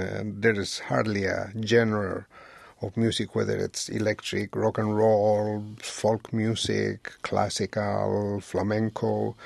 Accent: Bolivia; born there; English is a second language; Yes, I was born in Bolivia.

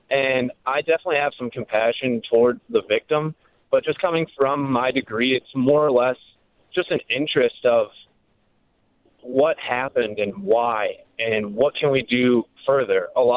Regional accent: Franklin, Wisconsin, United States; Hey, so I am from Wisconsin, from Franklin, criminal justice major.

